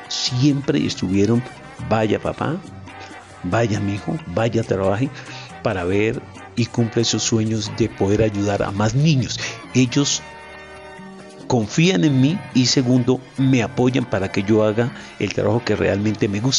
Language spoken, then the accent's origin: Spanish; Dagua, Valle del Cauca, Colombia; born there; yo nací en Dagua Valle, un municipio que queda a 50 minutos de Cali. Allí nací en un hogar muy humilde. Mi madre tuvo 6 hijos. De los 6 hijos nacimos un par de gemelos